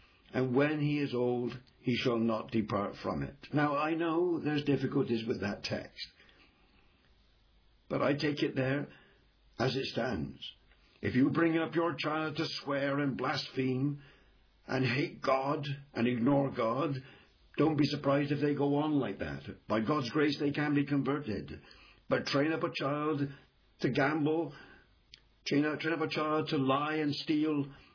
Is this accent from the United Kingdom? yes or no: yes; England, United Kingdom; I'm an Englishman.